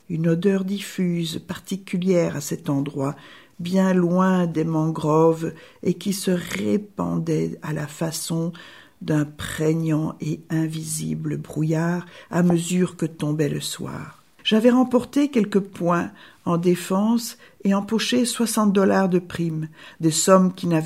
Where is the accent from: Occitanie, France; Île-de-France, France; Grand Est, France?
Occitanie, France; Toulouse; born there; Je n'aime qu'une chose, la pelote basque, même si je suis née à Toulouse.